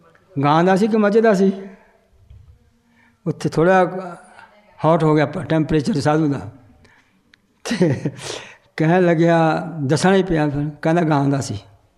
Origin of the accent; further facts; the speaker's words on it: Punjab, India; ਸਾਡੇ ਪਿੰਡ ਸਥਾਨ ਹੈ ਬੀੜ ਦੇ ਕੰਢੇ 'ਤੇ, ਨਾਭੇ ਰਾਜ ਦਾ ਬੀੜ ਆ, ਬਹੁਤ ਲੰਬਾ ਸਾਡੇ ਲੰਬਾ ਏਰੀਆ 'ਚ ਬੀੜ ਬਣਿਆ